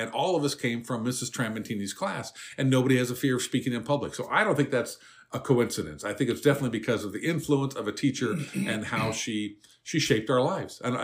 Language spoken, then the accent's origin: English; Indiana, United States; And I'm from Indiana. There are a couple of famous comedians from Indiana.